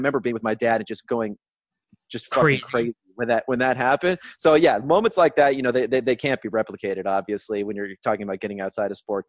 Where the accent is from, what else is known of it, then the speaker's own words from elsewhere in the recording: California, United States; I'm from Southern California, which I always have to tell people when I tell people I'm a Lakers fan